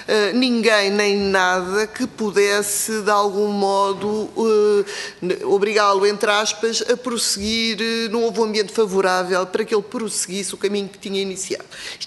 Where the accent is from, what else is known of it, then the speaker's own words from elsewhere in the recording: Portugal; nós somos portugueses